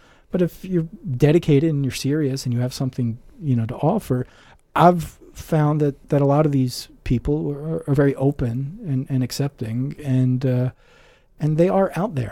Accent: Philadelphia, Pennsylvania, United States; born or raised there

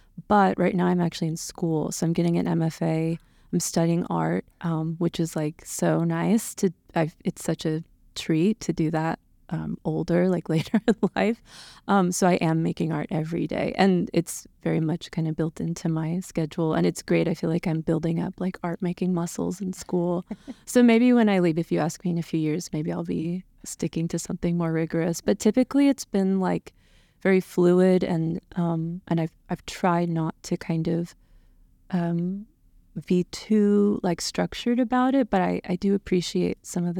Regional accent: Tucson, Arizona, United States; also born or lived in Southern California; No, I'm born in Southern California and then grew up in Tucson. So definitely my hometown, but yeah.

